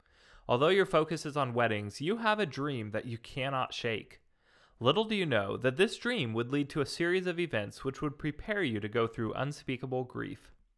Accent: United States; now in Reykjavik, Iceland; I'm an American expat who's married to an Icelander, loves travel and aviation, and works as a registered nurse here in the city of Reykjavik.

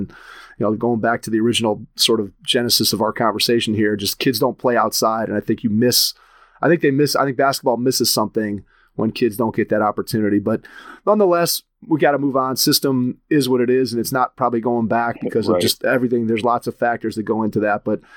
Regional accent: Cleveland, Ohio, United States; And I grew up in Cleveland, Ohio.

